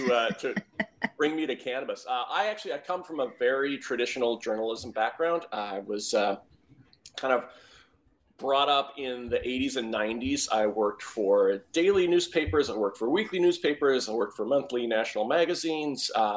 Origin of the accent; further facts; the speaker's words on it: Washington, United States; And then in 2012, my home state, Washington, decided to legalize cannabis for all adults.